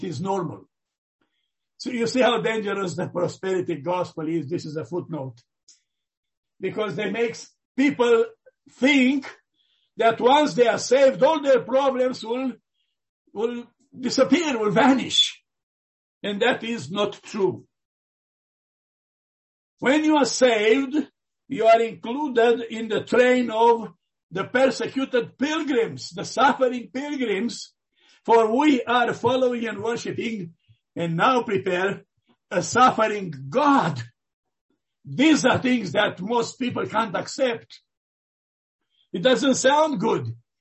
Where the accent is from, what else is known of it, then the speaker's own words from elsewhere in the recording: Romania; moved away; Like when I came from Romania, I was so afraid of these doctrines